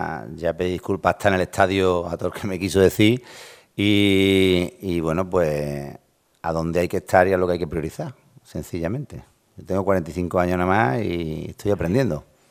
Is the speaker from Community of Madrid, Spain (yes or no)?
yes; Madrid, Community of Madrid, Spain; Y aunque soy madrileño y vivo en la ciudad al lado